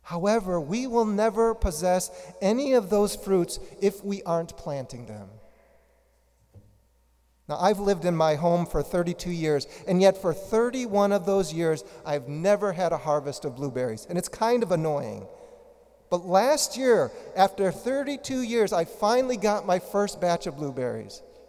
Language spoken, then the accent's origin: English; Chicago, Illinois, United States; You know, growing up in Chicago, my father planted a couple of apple trees in our backyard.